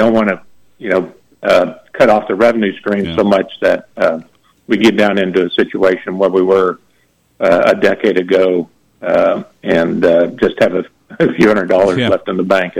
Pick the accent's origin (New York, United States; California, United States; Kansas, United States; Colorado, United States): Kansas, United States; Garden City; I grew up out in Garden City, so I'm very familiar with this issue in that area.